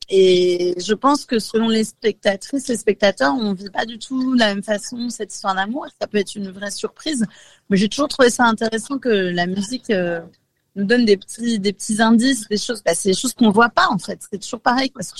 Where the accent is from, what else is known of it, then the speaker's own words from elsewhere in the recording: Nantes, Pays de la Loire, France; je suis une vieille Nantaise quand même, je suis de Nantes